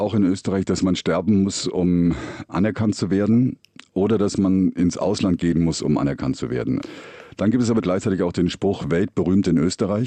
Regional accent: Germany; now in Vienna, Austria; ich bin in Deutschland unter Tage aufgewachsen.

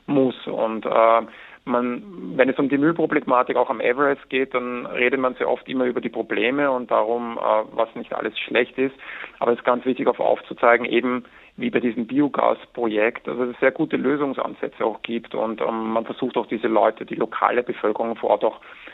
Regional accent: Austria; Ich bin selber in den Alpen aufgewachsen in Österreich

